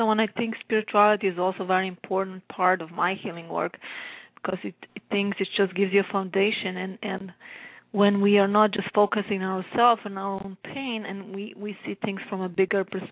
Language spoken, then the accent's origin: English; Slovenia; English is a second language; moved away as an adult; I come from Slovenia. I was 29 when I lived from there